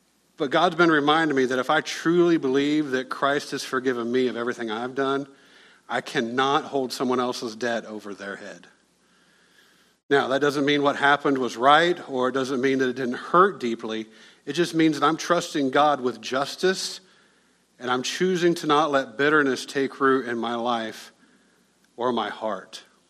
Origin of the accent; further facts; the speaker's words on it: Whipple, Ohio, United States; I grew up in Ohio, a little town called Whipple, Ohio.